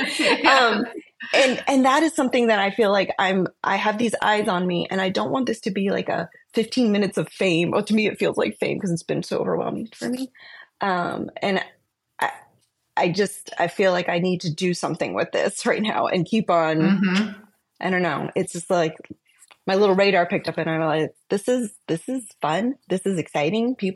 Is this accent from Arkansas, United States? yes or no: no; New Jersey, United States; now in Dayton, United States; yeah, I'm actually in Dayton, Ohio. Although I'm originally from New Jersey, so I don't know.